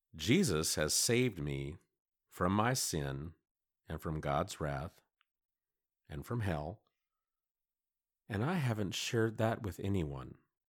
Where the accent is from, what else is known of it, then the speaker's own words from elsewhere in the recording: Texas, United States; Well, I'm from the Central Texas area, born and raised